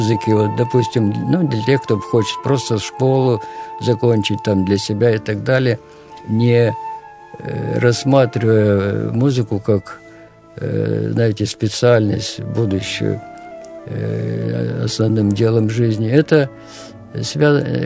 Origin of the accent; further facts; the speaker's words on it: Nizhny Tagil, Sverdlovsk Oblast, Russia; Я приехал спасать в родной город, Нижнетагильское музыкальное училище.